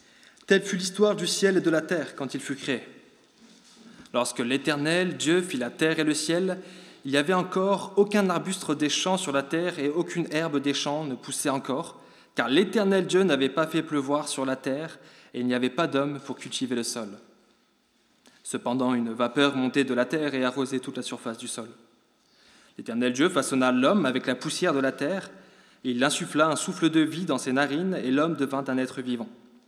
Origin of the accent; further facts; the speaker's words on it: Provence-Alpes-Côte d'Azur, France; now in Brussels, Belgium; Cela fait un an et demi que nous sommes à Bruxelles avec mon épouse. Initialement, nous venons du sud de la France, du Var.